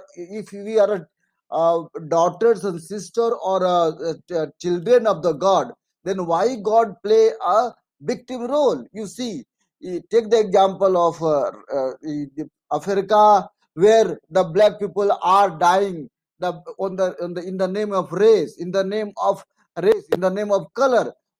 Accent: India; English is a second language; The Allahabad falls into the India. I'm from speaking from India.

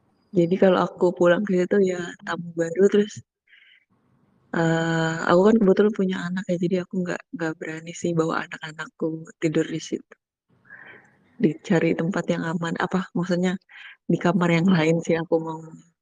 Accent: Kalimantan, Indonesia; Kakak, aku tuh dari Kalimantan, Kak.

